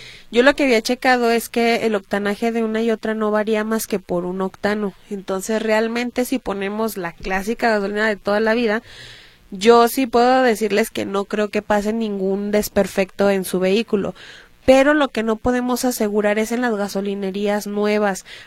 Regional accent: Tepatitlán, Jalisco, Mexico; soy de Tepatitlán.

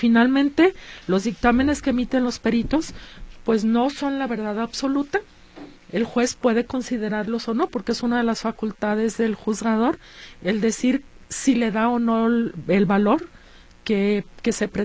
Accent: Jalisco, Mexico; ¿Qué deberíamos estar exigiendo como mexicanos, como jaliscienses?

